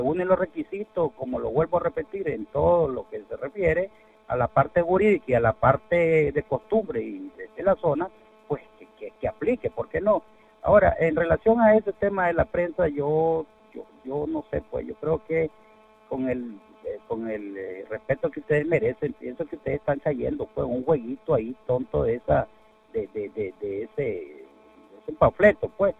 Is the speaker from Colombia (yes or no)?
no; Nicaragua; Eso me obliga a mí, como nicaragüense, conocer de mi país